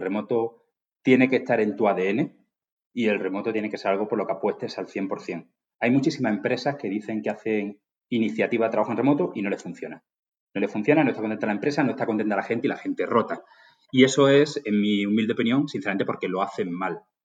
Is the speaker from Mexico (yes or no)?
no; Málaga, Andalusia, Spain; Me ponían gente de alrededor de mi pueblo, yo soy de Málaga. Yo estaba en Madrid